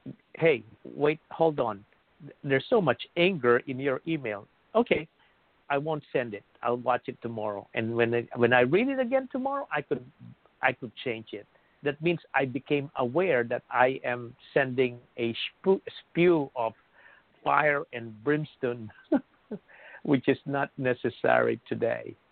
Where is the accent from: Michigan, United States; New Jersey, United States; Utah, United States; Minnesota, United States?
New Jersey, United States; I'm sorry. I'm from New Jersey. So whether I am in Florida or California, if somebody cuts me, say, hey, go back to New Jersey.